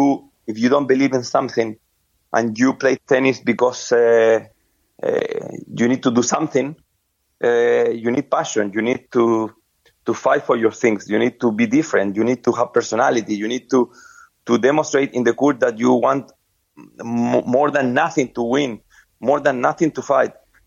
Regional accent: Viña del Mar, Valparaíso, Chile; English is a second language; I born in Viña del Mar, a small city. I come from Chile.

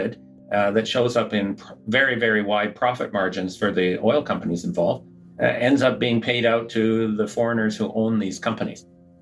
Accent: Alberta, Canada; I grew up in Alberta

